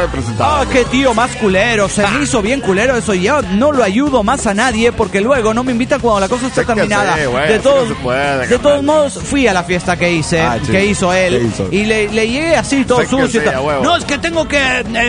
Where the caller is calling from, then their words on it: Venezuela; de Venezuela.